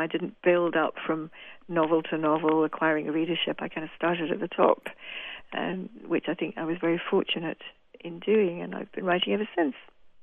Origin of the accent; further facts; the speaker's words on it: York, Yorkshire and the Humber, United Kingdom; moved away as an adult; now in Edinburgh, United Kingdom; I'm from York, which is in Yorkshire, in North Yorkshire, and I've lived in Edinburgh. I've lived in Scotland most of my adult life. I've lived in Edinburgh now for 16 years, although I miss Yorkshire a lot